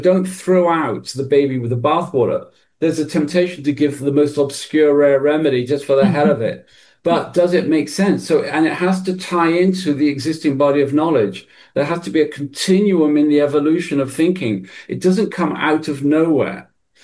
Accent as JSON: {"language": "English", "region": "England", "country": "United Kingdom", "also_born_or_lived": "United States", "said": "One thing about America, which I kind of was 20 years there, and even though I'm English"}